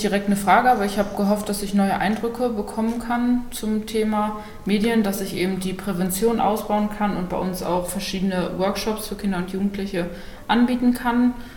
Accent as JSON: {"language": "German", "town": "Salzgitter", "region": "Lower Saxony", "country": "Germany", "said": "Ich komme aus Salzgitter und arbeite da auch bei der Stadt Salzgitter"}